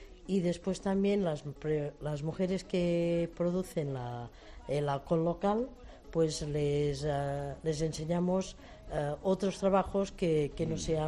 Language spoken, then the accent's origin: Spanish; Torelló, Catalonia, Spain; moved away as an adult; Yo soy de Torelló, que es un pueblo que está a 15 kilómetros de Vic, de la comarca de Osona, y a 85 kilómetros de Barcelona.